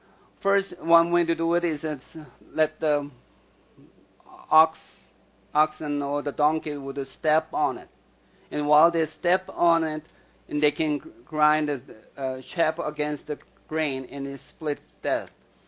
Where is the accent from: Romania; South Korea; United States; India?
South Korea; I used to watch that when I was growing up in Korea.